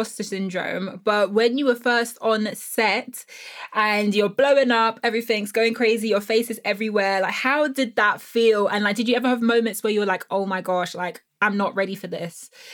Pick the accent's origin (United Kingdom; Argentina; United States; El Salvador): United Kingdom; London; I'm a Black woman, or that people, because I'm from South London